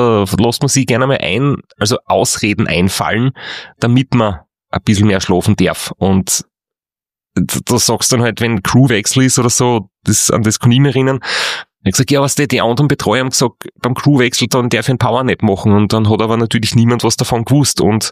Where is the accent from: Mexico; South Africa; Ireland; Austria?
Austria; es wird oft gesagt, dass unser österreichischer Dialekt halt sehr, sehr lustig ist oder sehr, sehr gut gefunden wird und dass wir bitte ja nicht Hochdeutsch reden sollten und das ist halt so ein klassischer Österreicher.